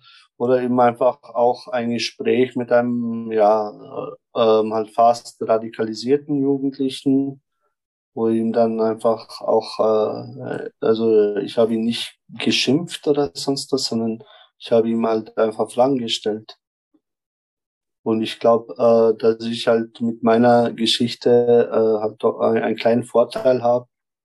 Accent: Germany; now in Vienna, Austria; ich komme aus Deutschland hierher

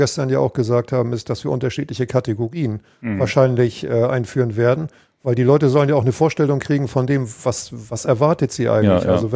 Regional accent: Schleswig-Holstein, Germany; als Norddeutscher oder vielmehr Schleswig-Holsteiner hat man ja wenig solche Erlebnisse. So bei 168 Meter maximaler Höhe im Bundesland.

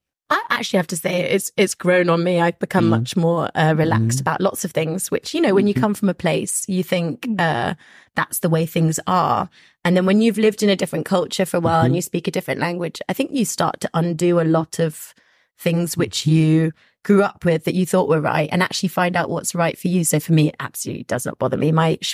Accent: London, United Kingdom; But, you know, I'm from London. I'm used to that.

